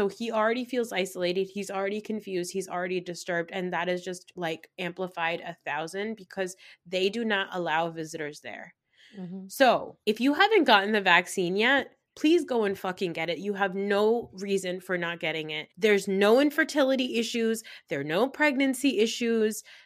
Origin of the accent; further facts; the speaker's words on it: New Jersey, United States; I'm a brown person from New Jersey. I'm a Pakistani girl from New Jersey